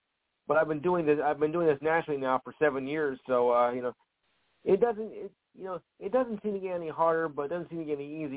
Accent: New Jersey, United States; Well, I'm from Jersey anyway, so close enough.

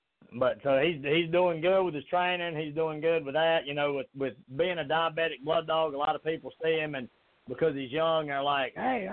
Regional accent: the South, United States; accent: Southern; Well, a lot of people do. That's my southern accent.

